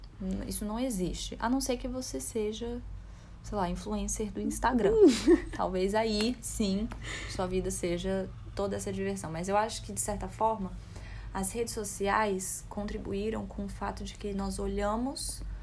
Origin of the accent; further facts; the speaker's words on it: United States; recentemente eu levei o Pedro onde eu cresci. E tinha esse glamour, né, de ter crescido nos Estados Unidos.